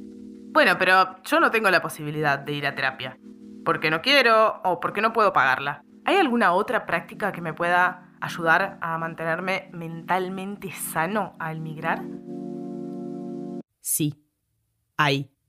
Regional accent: Argentina; now in Spain; tengo mis costumbres argentinas que amo y llevo a todos lados. Tengo mi propio acento y mi propio modo de hablar y de ser.

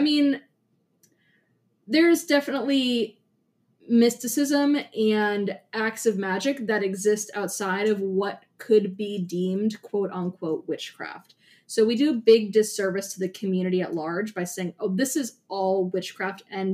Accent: United States; But I live in America, I'm from America, and even though my background, my familial background, the things that I do were from Irish people, I'm on the American continent

